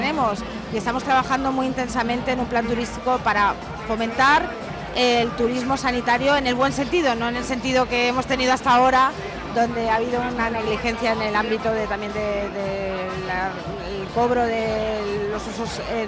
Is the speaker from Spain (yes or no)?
yes; Elche, Valencian Community, Spain; yo también tengo mucho vínculo con Elche, que es mi lugar natal.